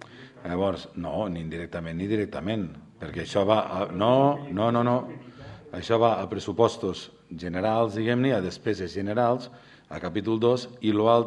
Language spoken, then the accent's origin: Catalan; Balaguer, Catalonia, Spain; aquí som tots catalans i tots balaguerins